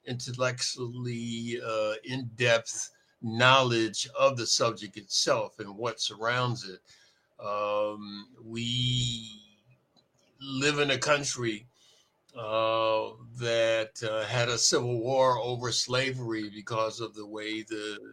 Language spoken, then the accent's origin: English; Milwaukee, Wisconsin, United States; born there; But when I was born in Milwaukee, for instance, my dad was from Mississippi